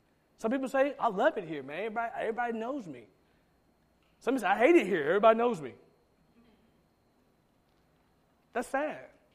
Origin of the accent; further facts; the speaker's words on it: Georgia, United States; Now, back in the day, see, I'm from Georgia. Back in the day, we didn't have a dryer.